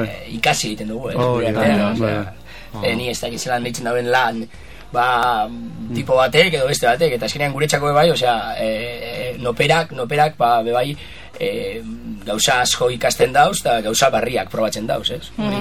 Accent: Basque Country, Spain; bizkaitarra gara

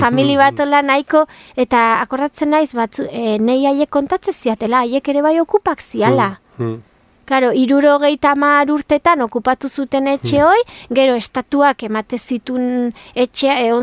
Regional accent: Basque Country, Spain; ni Euskal Herrikoa naiz, beste hizkuntza hitz egiten deu

